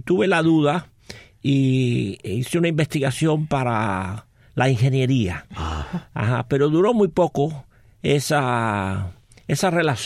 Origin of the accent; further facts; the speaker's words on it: Havana, Cuba; Nací en La Habana. Nací en el Hospital Militar. Ajá. Y mi familia en aquella época vivía en donde yo crecí durante 11 años, en San Francisco, número 320, en el barrio de Lauton